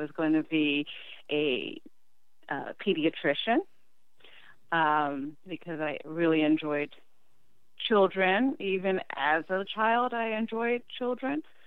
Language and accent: English; Washington, District of Columbia, United States; born there; So I was born in Washington, D.C. I was born at Providence Hospital.